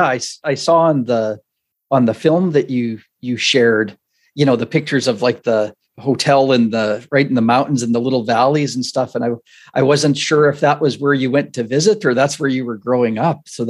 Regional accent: Saskatchewan, Canada; where I'm from I'm from Saskatchewan, so it's the prairies in Canada.

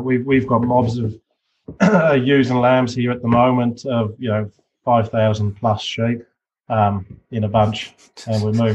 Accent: Hereford, West Midlands, United Kingdom; growing up in Hereford, going to Radnor, and then this, it's huge

